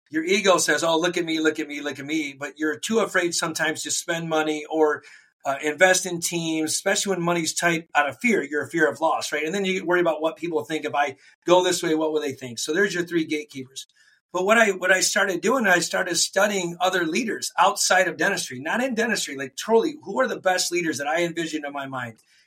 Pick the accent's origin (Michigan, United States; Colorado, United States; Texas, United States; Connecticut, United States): Michigan, United States; Flint; I was born and raised in Flint, and that's where I practice to this day.